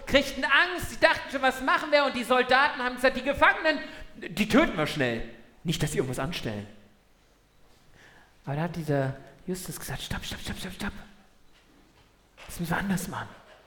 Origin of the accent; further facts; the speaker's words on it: Cologne, North Rhine-Westphalia, Germany; Ja, ich habe schon ganz schön Schwäbisch angelernt. Ja. Ich komme eigentlich aus Köln